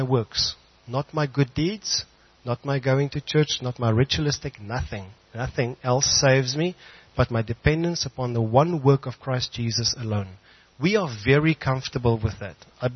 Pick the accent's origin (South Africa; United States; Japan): South Africa; Brakpan, Gauteng; I come from Brakpan. Lekker. Ek kom actually van die Oosrand.